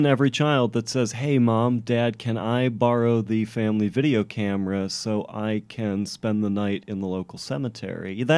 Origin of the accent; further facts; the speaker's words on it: Queens, New York, United States; I'm from Queens, New York.